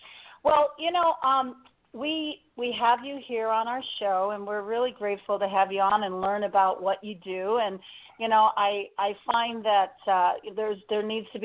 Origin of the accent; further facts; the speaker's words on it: Chicago, Illinois, United States; moved away; I'm from Chicago, but you know, I've been away since 77.